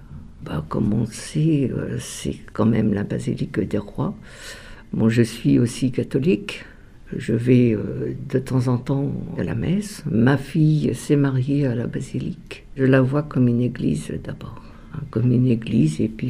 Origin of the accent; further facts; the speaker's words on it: La Rochelle, Nouvelle-Aquitaine, France; born there; Je suis née à La Rochelle, en Charente-Maritime. J'ai bientôt 71 ans, là, dans ce mois-ci.